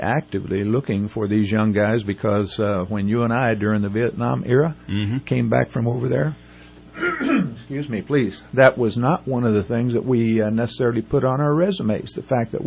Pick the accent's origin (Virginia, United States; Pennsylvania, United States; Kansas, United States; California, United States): California, United States; also born or lived in Joplin, Missouri; now in Shasta County, United States; But anyway, I was born in Joplin, Missouri, brought up in Southern California.